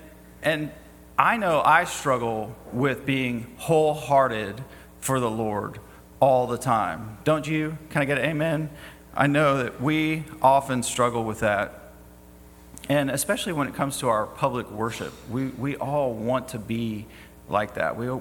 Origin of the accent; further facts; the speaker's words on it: California, United States; So I grew up in California, and I went to college in California, and it was kind of a mountainous region.